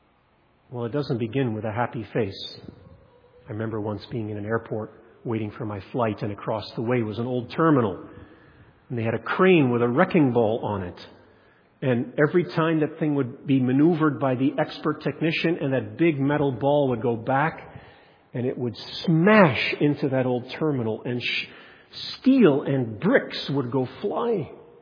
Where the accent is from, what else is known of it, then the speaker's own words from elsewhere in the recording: Alberta, Canada; moved away; We come from Alberta. Windswept, and the only time you see a tree is next to a river where someone planted and watered it for years to get it going.